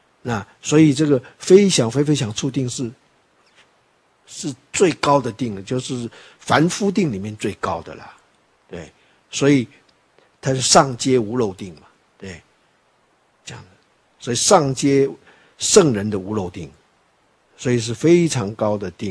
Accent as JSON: {"language": "Chinese", "country": "Taiwan", "said": "但是我们台湾人或是老中啊都一样，你只要把你的家门口打开"}